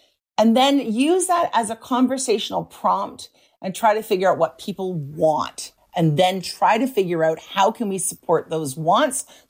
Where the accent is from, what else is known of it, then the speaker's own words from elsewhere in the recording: Canada; We thought, oh, we're Canadian. We're nicer than that.